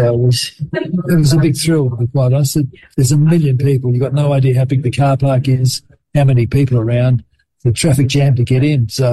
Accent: Australia; I'm from Australia.

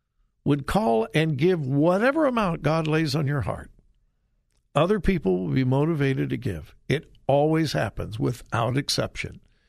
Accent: United States; And I learned quickly that I, as an American, didn't need to fear anything.

